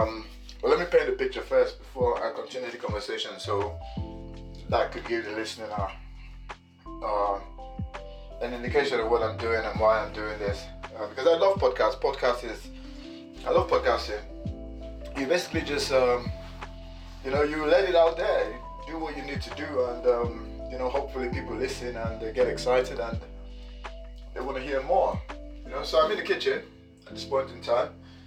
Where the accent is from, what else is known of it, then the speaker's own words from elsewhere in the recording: Nigeria; moved away; I really don't live in Nigeria, but I live outside of Nigeria. And I am a Nigerian, so I am one of those Nigerians in diaspora